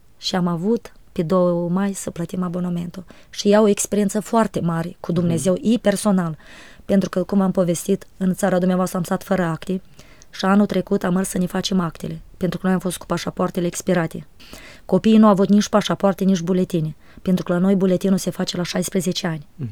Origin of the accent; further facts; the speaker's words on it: Micăuț, Strășeni District, Moldova; born there; Zic, vai, dar eu acolo m-am născut.